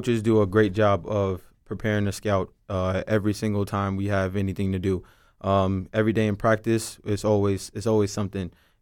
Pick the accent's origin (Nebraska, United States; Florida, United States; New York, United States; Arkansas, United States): New York, United States; Queens; I'm from Queens, New York